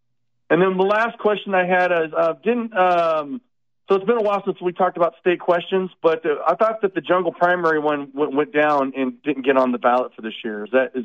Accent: California, United States; Again, born and raised in California

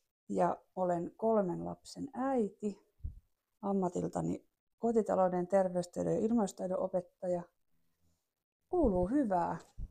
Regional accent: Kauhajoki, South Ostrobothnia, Finland; kun olin Kauhajoella, mistä olen kotoisin

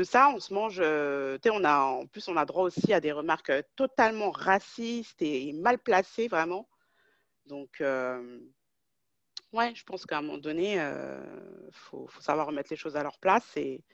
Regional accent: Paris, Île-de-France, France; born there; je suis française. Je devais toujours préciser, je suis née à Paris même, tu sais, la capitale, donc je suis française.

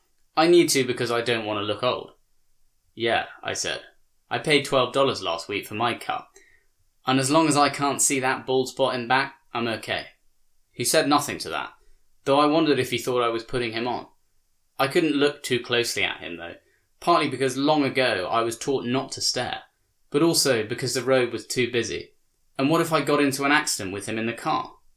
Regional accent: Alabama, United States; I am not a country boy, but I am from Alabama, a place where I was raised to be friendly

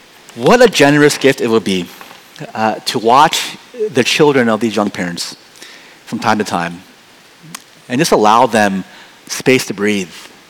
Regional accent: Philadelphia, Pennsylvania, United States; Most likely it's because we grew up in Philadelphia.

